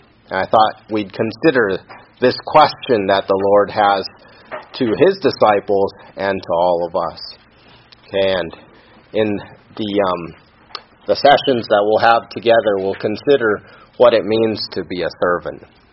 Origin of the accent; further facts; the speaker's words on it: Seattle, Washington, United States; now in New York City, United States; I come from New York City. We're living there with our family now. Originally, I'm from Seattle.